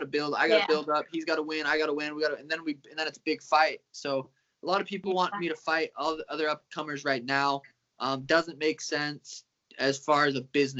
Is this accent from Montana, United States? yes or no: yes; Helena, Montana, United States; now in Arizona; And I came from Helena, Montana, where there's none – that's not a thing. So, yeah, I had to make the move to Arizona